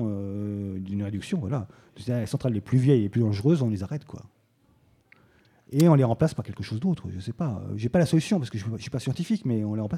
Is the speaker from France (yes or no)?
yes; France; moi, je suis français, donc je parle de la France parce que je connais quand même mieux ce pays que les autres pays.